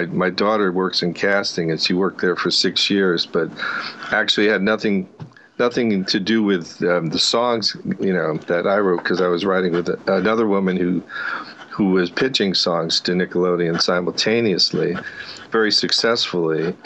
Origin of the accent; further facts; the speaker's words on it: Connecticut, United States; now in Los Angeles, United States; I got to L.A. I grew up in Connecticut, and I went to college for 3 years, and then decided to drop out